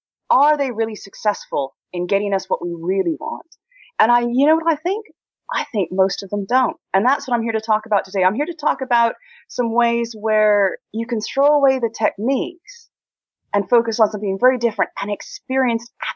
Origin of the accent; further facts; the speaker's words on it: Oregon, United States; moved away as an adult; I grew up in Oregon and I left home. Left the small town, left the farm at 18